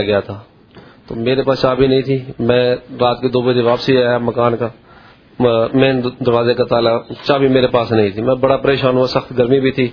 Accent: Dera Ismail Khan, Khyber Pakhtunkhwa, Pakistan; السلام علیکم, میں ڈیر اسماعیل خان سے ہوں سر جی.

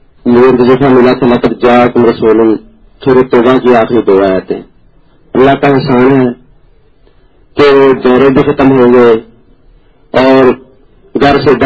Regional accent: Gujranwala, Punjab, Pakistan; میں گجرانوالا کا رہنے والا ہوں, ایک گاؤں کا.

